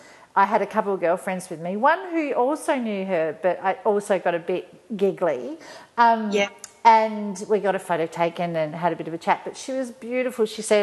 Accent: Adelaide, South Australia, Australia; because we're both from Adelaide, and she's just a bit younger than me

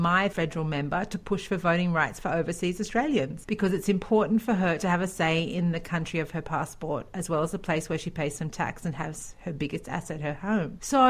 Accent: Florida, United States; So that's a US person. I'm from Florida.

